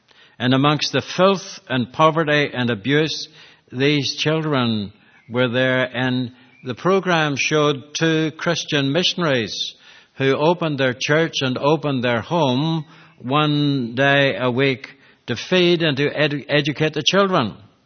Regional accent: Northern Ireland, United Kingdom; born there; my colleague here, John, and I were born in the same city in Northern Ireland.

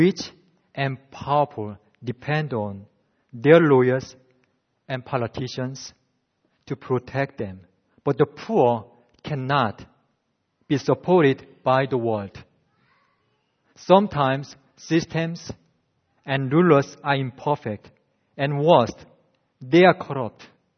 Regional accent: South Korea; You know, I am originally from South Korea.

